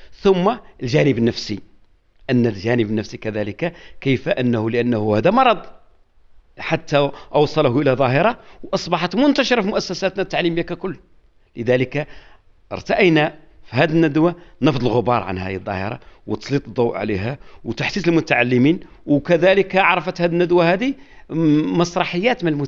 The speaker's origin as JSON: {"language": "Arabic", "country": "Morocco", "said": "وهذا الحمد لله الأمر جعلنا يعني كمغاربة أننا رغم المشكل قلة الماء"}